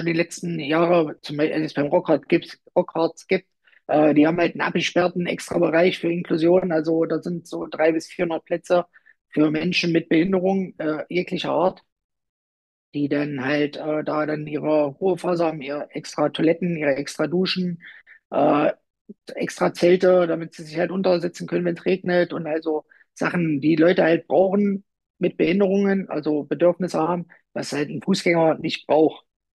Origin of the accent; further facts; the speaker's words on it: Rübeland, Saxony-Anhalt, Germany; so bin ich halt auch aufgewachsen hier oben bei uns im Harz, in Rübeland. Das war immer so das kleine Zeckendorf, das Geiliendorf.